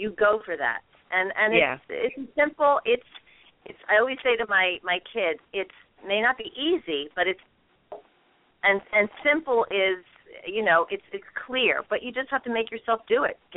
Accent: Philadelphia, Pennsylvania, United States; I was raised in Northeast Philly. I was a good little Catholic girl, and the last thing you ever did was blow your own horn.

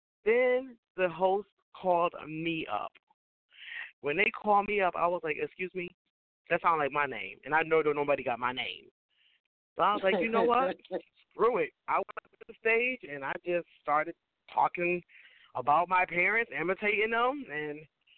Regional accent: Stamford, Connecticut, United States; born there; also born or lived in Bridgeport; I was born in the suburbs. I was born in Stanford, Connecticut. So I didn't know that there was other black people around until I moved to Bridgeport.

